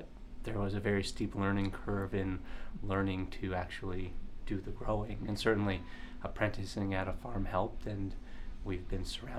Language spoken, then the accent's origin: English; Maine, United States; And I grew up in Maine.